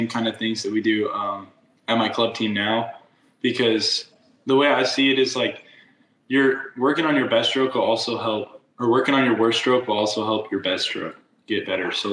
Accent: Texas, United States; maybe it snows in the winter because I'm from Texas

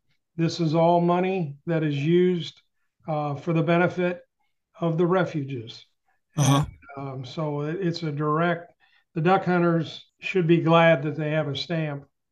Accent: Granite City, Illinois, United States; I grew up on Horseshoe Lake near Granite City.

